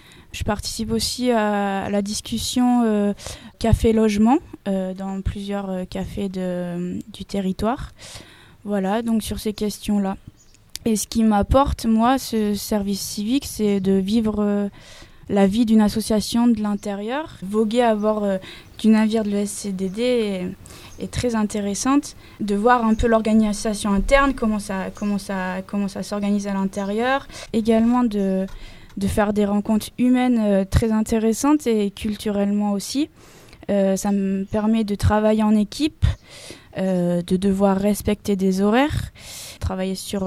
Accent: Auvergne-Rhône-Alpes, France; Alors, je viens d'Auvergne et j'ai fait un BTS gestion et protection de la nature il y a 2 ans.

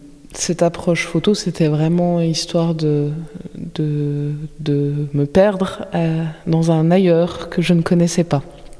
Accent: Bourgogne-Franche-Comté, France; je ne suis pas du tout originaire de là, je suis originaire du Jura, d'en haut des montagnes. Et du coup, arriver dans le Divois, habiter en bas, il fallait que j'apprenne à le connaître.

